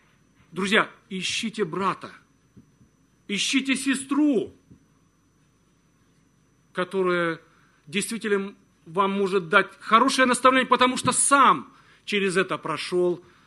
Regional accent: Arkhangelsk, Arkhangelsk Oblast, Russia; born there; я сам родился в Архангельске, это северные ворота, говорят, нашей страны, да, город 600 тысяч

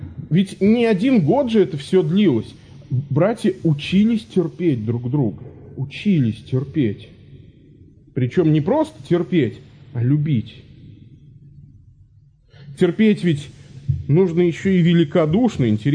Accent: Samara, Samara Oblast, Russia; У нас в Самаре, откуда я родом

